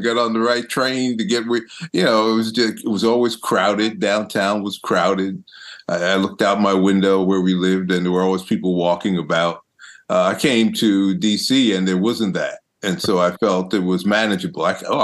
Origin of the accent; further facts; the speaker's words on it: Brooklyn, New York, United States; Yeah. So, born and raised in Brooklyn. My sister and I, my parents come from Barbados. So I feel like I'm a Caribbean American. And decided I was going to get out of Brooklyn and came to Howard